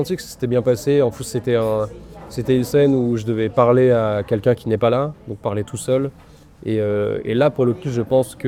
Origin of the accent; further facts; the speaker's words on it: Mulhouse, Grand Est, France; je suis un acteur franco-britannique. J'ai grandi à Mulhouse, en Alsace.